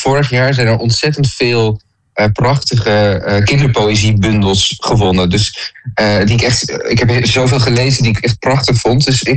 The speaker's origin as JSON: {"language": "Dutch", "region": "Groningen", "country": "Netherlands", "tie": "born there", "also_born_or_lived": "Oosterwolde"}